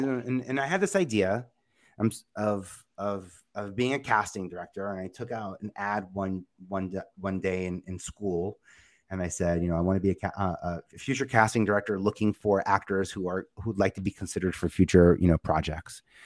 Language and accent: English; Staten Island, New York, United States; I knew there was another life outside of New York. Because, like, New York was my headquarters. I'm from Staten Island.